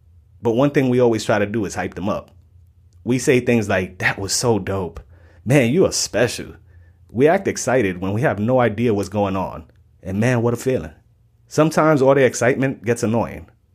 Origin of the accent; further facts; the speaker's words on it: New York City, New York, United States; I'm from the South Bronx, and how I dad? Well, that might not be the same as someone from the suburbs of Wisconsin